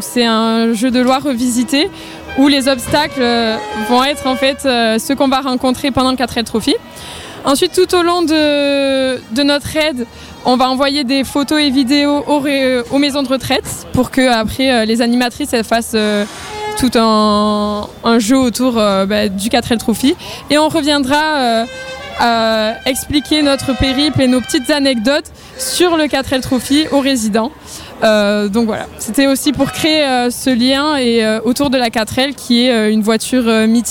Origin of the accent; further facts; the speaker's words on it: Bayonne, Nouvelle-Aquitaine, France; je viens de Bayonne. Je suis à l'IUT de Bayonne.